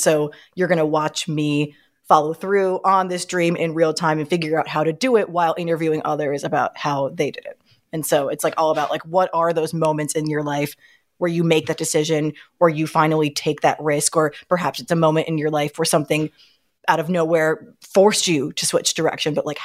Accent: New York, United States; because I was someone growing up in New York thinking it was god awful.

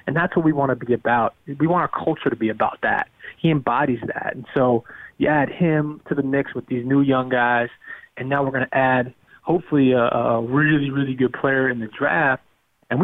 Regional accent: Brooklyn, New York, United States; Not to mention, I'm from Brooklyn.

